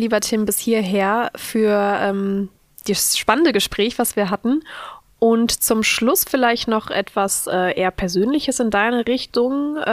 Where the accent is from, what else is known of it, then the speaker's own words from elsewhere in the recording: Essen, North Rhine-Westphalia, Germany; also born or lived in Düsseldorf; Ich bin geborene Düsseldorfer, immer ganz kurz jetzt hier, geborene Düsseldorferin, jetzt bin aber in Essen aufgewachsen.